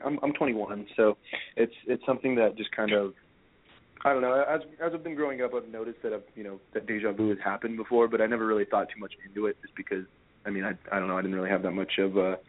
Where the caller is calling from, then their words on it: Colorado, United States; I'm calling from Colorado.